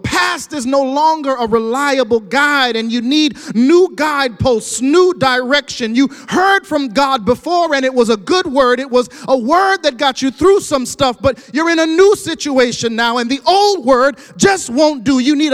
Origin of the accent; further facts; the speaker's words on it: Panama; also born or lived in Puerto Rico; My parents were missionaries and church planters from Panama. I grew up in Bible studies under coconut trees in Panama and in Puerto Rico